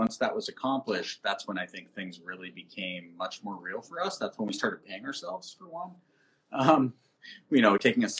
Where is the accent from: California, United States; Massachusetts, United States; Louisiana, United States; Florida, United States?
Massachusetts, United States; Boston; now in Portland, United States; I'm from Boston. Chris is from Boston.